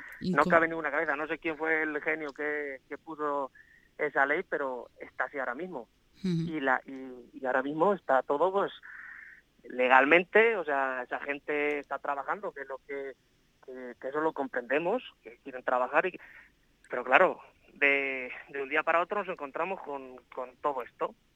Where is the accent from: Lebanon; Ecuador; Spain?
Spain; Quintanar del Rey, Castilla-La Mancha; Pero por encima de todo ahora mismo está el pueblo de Quintanar del Rey.